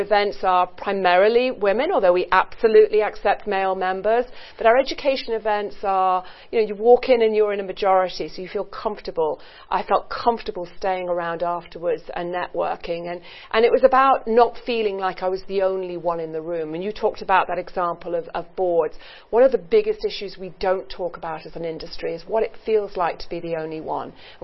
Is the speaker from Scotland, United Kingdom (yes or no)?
no; Birmingham, West Midlands, United Kingdom; born there; I was born in Birmingham. I was the first in my family to go to university. I went to the local comprehensive school.